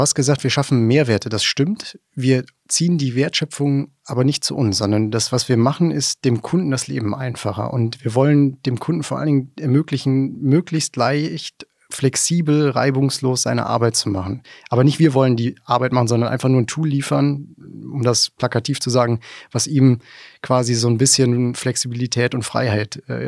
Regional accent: Rhineland, Germany; ich bin kein Schwabe, ich bin auch Rheinländer

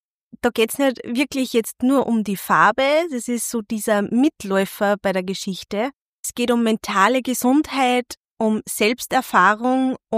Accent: Perg, Upper Austria, Austria; bin aus Perg, 28, Mentaltrainerin und Podcasterin.

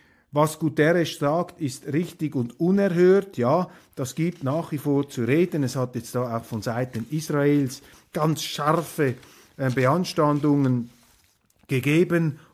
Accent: Switzerland; da bin ich natürlich als Schweizer auch leicht überfordert

